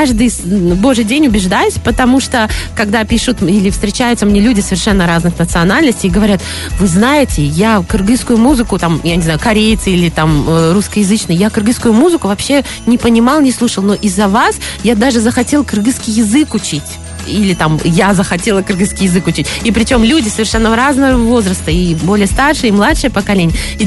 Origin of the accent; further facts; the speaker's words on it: Vitebsk, Vitebsk Region, Belarus; born there; По сути, я родилась в Беларуси, в городе Витебске.